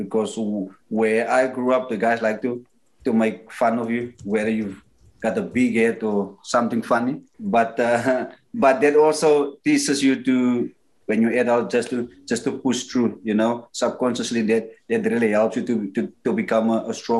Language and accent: English; Port Elizabeth, Eastern Cape, South Africa; In the township where I grew up called Missionville in Port Elizabeth